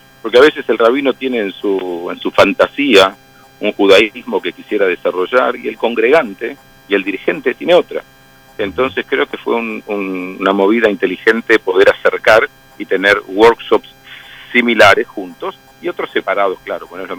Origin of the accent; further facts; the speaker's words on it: Argentina; now in United States; para mí como argentino, judío, y ahora argentino, judío y americano viviendo en este país.